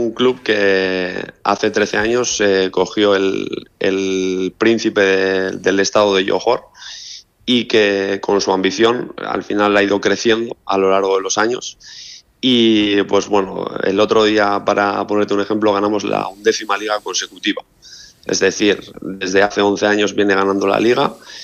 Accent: Getxo, Basque Country, Spain; now in Malaysia; Yo de Quecho.

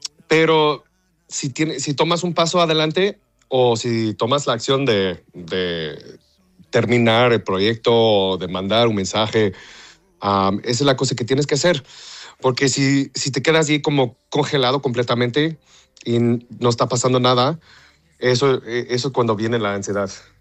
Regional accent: Texas, United States; also born or lived in Mexico; yo soy mitad mexicano, pero crecí en Texas, entonces mi español es un poco raro.

